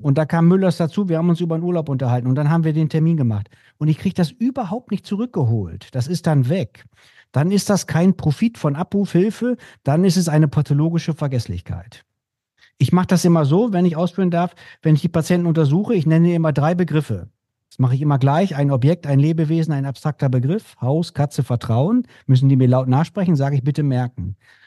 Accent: Bremen, Germany; Und wir kommen ja aus Bremen und um uns herum ist das niedersächsische Outback.

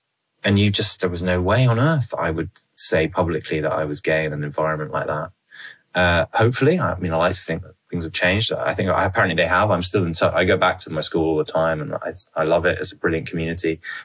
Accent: United Kingdom; But as a British person, when you're abroad, you're assumed to know everything about it.

